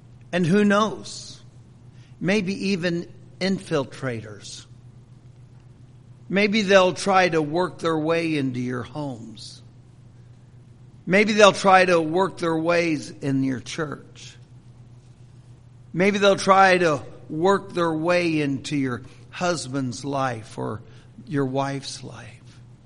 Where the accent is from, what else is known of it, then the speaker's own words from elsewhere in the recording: Marion, Indiana, United States; I live in Marion. That's my hometown. I'm departing from Marion, Indiana, but I will go back.